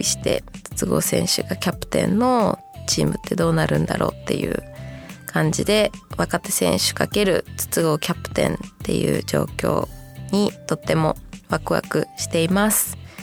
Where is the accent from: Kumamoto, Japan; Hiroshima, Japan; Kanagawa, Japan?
Kanagawa, Japan; Yokohama; 出身地は私も神奈川なんですよね。一緒、みっちゃんさん一緒です。神奈川の横浜市というところが出身地でございます。どうだろう、でも結構いるかも。アメリカに1年だけいたんですけど、それ以外は基本的にずっと横浜に住んでいたので、割とずっと神奈川にいます。